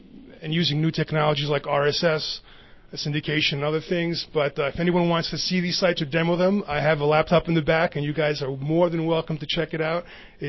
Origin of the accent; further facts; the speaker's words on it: New York, United States; especially here in New York. I'm a New Yorker, if you can't tell.